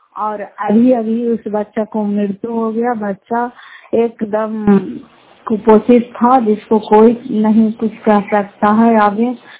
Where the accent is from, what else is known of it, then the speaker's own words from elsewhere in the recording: Fatehpur, Bihar, India; घर फतेहपुर पंचायत मकरौता जिला मुवंदा करा पचरा ब्लॉक की निवासी हूँ।